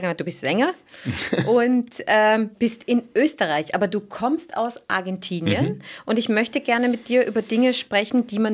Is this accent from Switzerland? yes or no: yes; Switzerland; Ich komme ja aus der Schweiz.